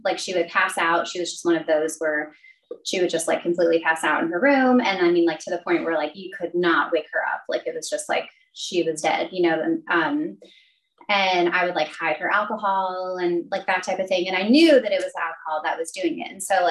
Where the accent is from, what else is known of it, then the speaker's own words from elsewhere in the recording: Long Island, New York, United States; So I am from Long Island, New York. Irish, Italian, Catholic family.